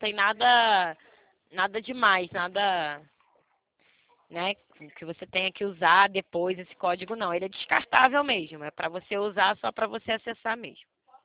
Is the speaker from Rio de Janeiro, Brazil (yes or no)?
yes; Rio de Janeiro, Brazil; Eu sou carioca, né? Eu sou do Rio de Janeiro